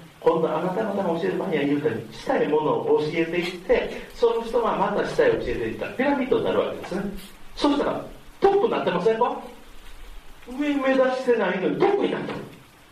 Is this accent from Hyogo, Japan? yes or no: yes; Nishiwaki, Hyogo, Japan; now in Nishinomiya, Japan; お前のふるさと西脇やるやん、もう誰もいないよ、墓しかないよ、ね、結婚して初めて西宮で、30年か40年来た